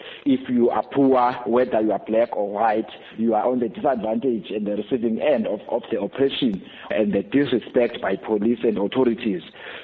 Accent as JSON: {"language": "English", "country": "South Africa", "said": "So we are prepared as South Africans"}